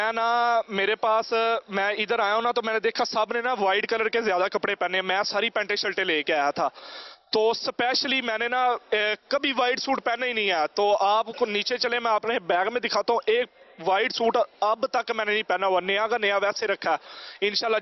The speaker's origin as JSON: {"language": "Urdu", "town": "Hafizabad", "region": "Punjab", "country": "Pakistan", "said": "میں حافظ آباد پنجاب سے آیا ہوں پہلی دفعہ ماہ رمضان کے اعتکاف کے لیے."}